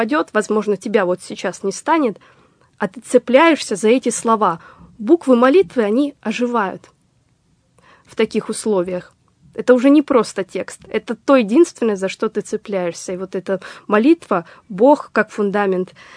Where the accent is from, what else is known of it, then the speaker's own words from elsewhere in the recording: Donbas, Ukraine; Но так как я, опять же, с Донбасса, а там жизнь меня научила одному.